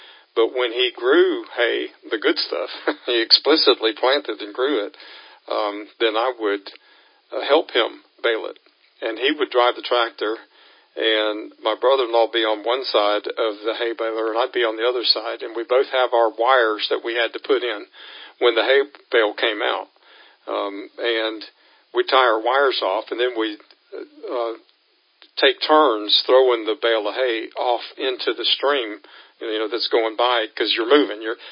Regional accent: Clemson, South Carolina, United States; also born or lived in Michigan; When I was born in Michigan, and then moved down here when I was six for my father to go to Clemson.

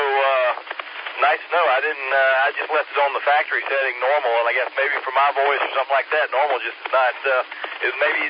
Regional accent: Greenville, United States; now in Charleston, United States; I'm originally from Greenville and got a job up here in Greenville. I've been living in Charleston for the last 20 years, and this Friday I will be moving back to Greenville

